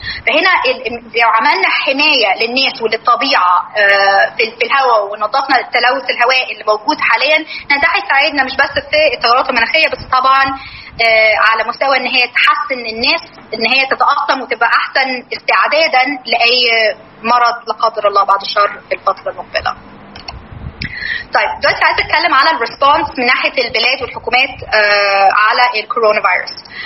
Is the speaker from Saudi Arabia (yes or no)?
no; Egypt; الموارد المائيه اوريدي حاجه نادره عندنا في مصر